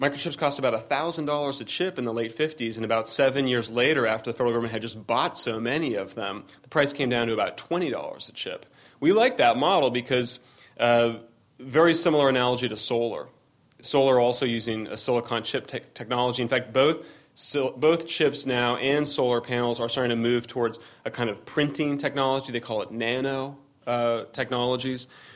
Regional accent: California, United States; We're from California

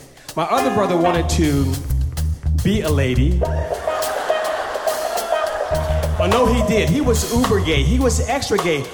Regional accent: Oakland, California, United States; I grew up on East 14th in Oakland, California.

